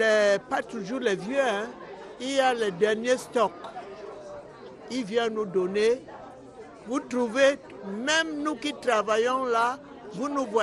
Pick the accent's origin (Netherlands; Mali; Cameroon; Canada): Cameroon; now in France; moi je suis camerounaise, je suis étrangère. Donc, dès que je suis entrée en France, j'ai commencé à faire du bénévolat.